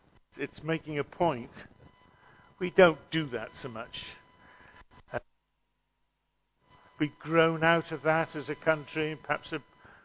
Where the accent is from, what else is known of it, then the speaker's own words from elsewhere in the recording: United Kingdom; don't want to be smug as British people, but very often national leaders still rely on military might to maintain their power.